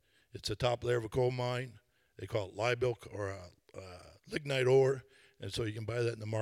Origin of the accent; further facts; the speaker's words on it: Illinois, United States; I'm from Illinois.